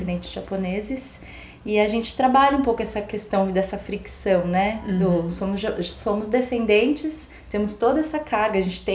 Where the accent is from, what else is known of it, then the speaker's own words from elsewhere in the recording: Brazil; Então, é bem difícil tirar esse lugar de não, somos brasileiras. temos toda a questão da herança cultural e da herança fenótipica, né?